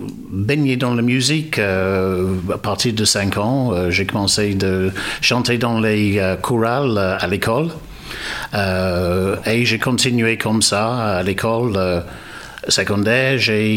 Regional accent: England, United Kingdom; accent: Midlands English; French is a second language; now in France; Et je parle avec un accent de midi, bien sûr, mais ouais, un accent de midi d'Angleterre.

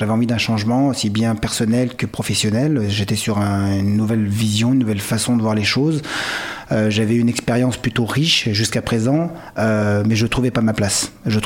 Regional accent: France; also born or lived in Madagascar; siciliano d'un côté, malgache de l'autre. Je suis né à Madagascar, mais j'ai grandi en France.

